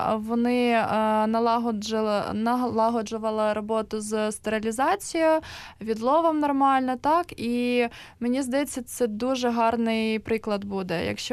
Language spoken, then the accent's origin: Ukrainian; Lviv, Lviv Oblast, Ukraine; тому що я сама зі Львова